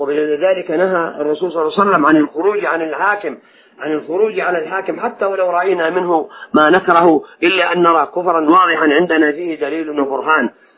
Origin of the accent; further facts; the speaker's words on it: Saudi Arabia; نعيش في بلادنا المملكة العربية السعودية